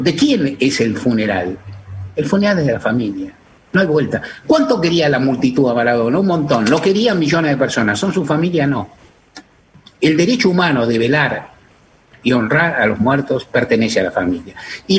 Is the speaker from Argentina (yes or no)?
yes; Argentina; Somos como sociedad argentinos